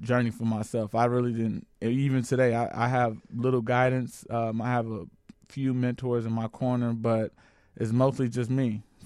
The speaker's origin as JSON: {"language": "English", "town": "Chicago", "region": "Illinois", "country": "United States", "also_born_or_lived": "University Park", "said": "I'm from Chicago originally, but I started off young in University Park, Illinois."}